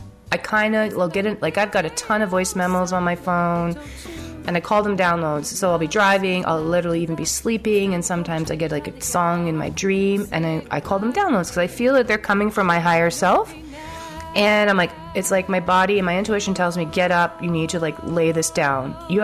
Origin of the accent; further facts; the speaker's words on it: Alberta, Canada; And seeing how I'm from Alberta, I was like, oh my gosh, I definitely need to write a song about this Canadian awesome connection.